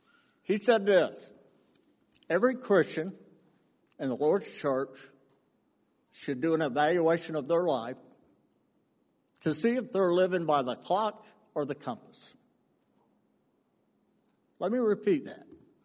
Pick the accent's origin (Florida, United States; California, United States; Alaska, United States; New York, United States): Florida, United States; St. Augustine; I was raised in St. Augustine